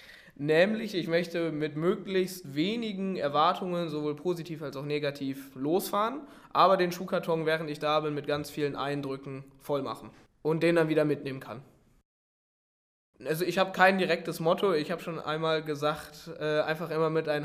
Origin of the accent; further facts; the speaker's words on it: Hennef, North Rhine-Westphalia, Germany; Ich komme aus Hennef in der Nähe von Köln und Bonn, bin 18 Jahre alt